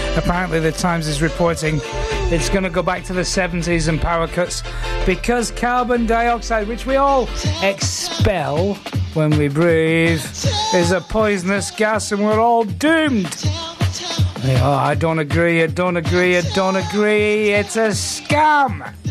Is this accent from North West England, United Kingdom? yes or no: yes; Manchester, North West England, United Kingdom; And a little lady from my hometown of Manchester is Jenna.